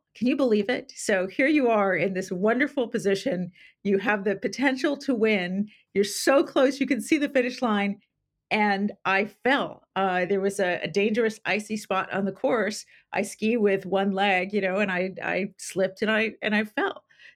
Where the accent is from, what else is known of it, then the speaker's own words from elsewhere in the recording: San Diego, California, United States; I grew up in San Diego where there's no snow. So I had to move away to train, move away from my family.